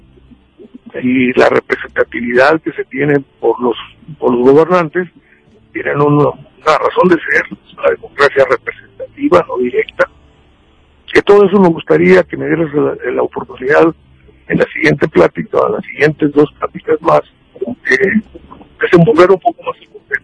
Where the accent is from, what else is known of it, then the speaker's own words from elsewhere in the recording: Mexico; A eso le apuesto yo como mexicano